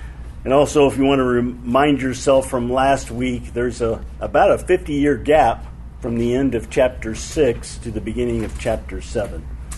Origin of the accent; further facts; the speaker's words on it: Kentucky, United States; So I'm from Kentucky, and so my Hebrew is pretty weak.